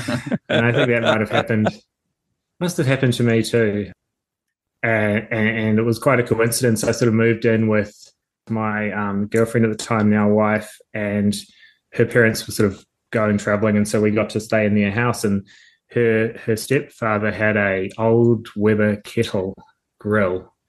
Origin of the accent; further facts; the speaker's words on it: New Zealand; but I'm from New Zealand originally, in case anyone picks up on the accent